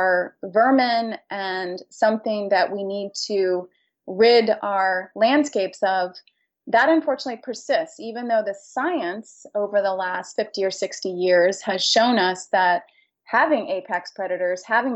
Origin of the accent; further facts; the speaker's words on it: Maine, United States; I'm originally from Maine, so know the issues that many Eastern states deal with regard to white-tailed deer.